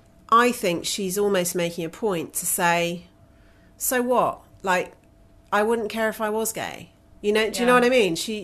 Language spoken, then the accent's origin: English; United Kingdom; A, it's none of my business because I'm a British citizen and I can't vote in America